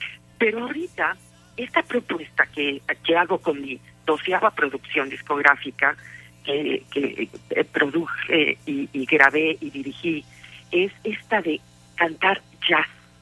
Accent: Querétaro, Mexico; now in Italy; aquí en mi Querétaro, que para mí es mi tierra querida, y aún estando viviendo en Italia ya por 20 años

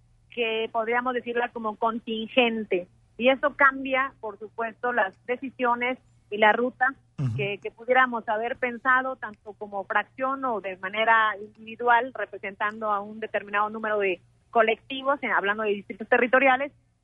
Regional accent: Querétaro, Mexico; el tema que nos une a los queretanos como mexicanos en esta situación de pandemia

